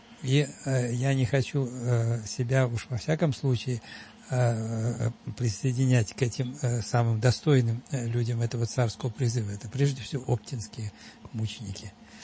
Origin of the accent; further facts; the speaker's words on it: Moscow, Russia; А я из Москвы.